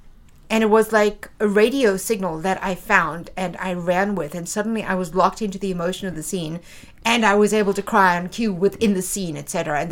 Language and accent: English; South Africa; accent: South African; every so often my South African accent comes out, hey, and also I can bring it out whenever I want to.